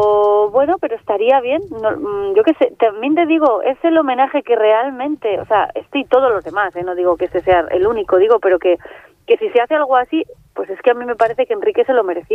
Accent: Santander, Cantabria, Spain; El domingo estoy en mi tierra, en Santander, en Escenario Santander.

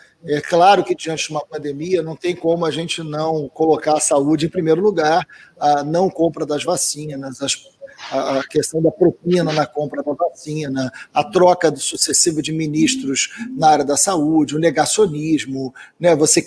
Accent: Rio de Janeiro, Brazil; Eu sou do Rio de Janeiro, né?

